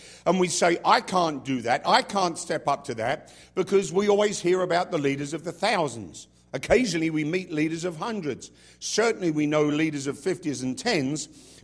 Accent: England, United Kingdom; And as an Englishman, I always think of people like Sir Winston Churchill.

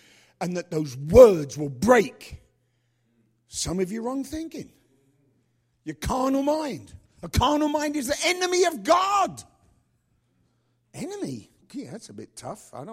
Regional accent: United Kingdom; And I'm British.

